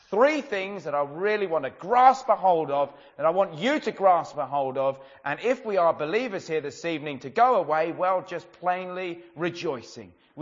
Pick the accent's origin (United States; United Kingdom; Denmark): United Kingdom; England; And well, as English people, we love a problem.